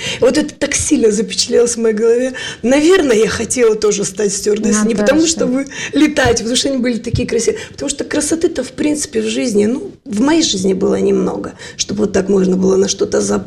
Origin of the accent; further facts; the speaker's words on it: Krasnoyarsk, Krasnoyarsk Krai, Russia; born there; Родилась в 70-м году, мама работала, я в Красноярске родилась, город Красноярск, она работала на заводе «Красмаш», папа тоже на этом же заводе. Мы жили в каком-то бараке до 3 лет, где не было вообще воды и всего.